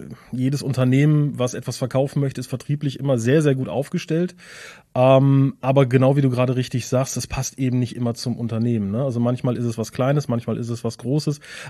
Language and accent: German; Cologne, North Rhine-Westphalia, Germany; seit, ich glaube, mittlerweile 15 Jahren haben wir uns hier zum Tor zum Westmünsterland niedergelassen. Bin eigentlich eine Kölsche Jung, aber wir fühlen uns hier sehr wohl